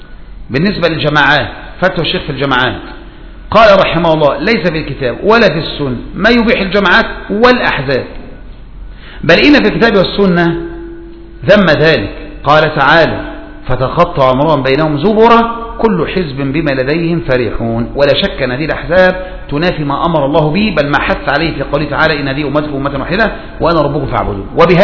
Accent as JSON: {"language": "Arabic", "country": "Egypt", "said": "طبعا هذا الباب راح من 3 سنين عندنا في مصر"}